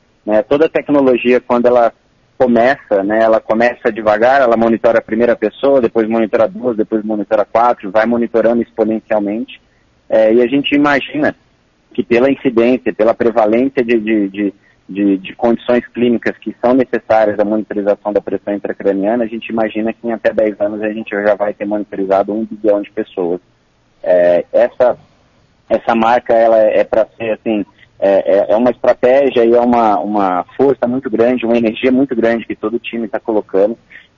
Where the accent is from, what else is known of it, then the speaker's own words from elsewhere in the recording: São Carlos, São Paulo, Brazil; com todo orgulho falarmos que somos de São Carlos